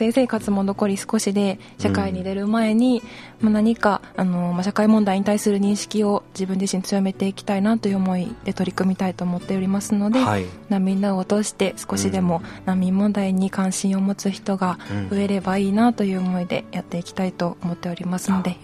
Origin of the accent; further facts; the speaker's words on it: Kyoto, Japan; 出身は京都で、生まれも育ちも京都です。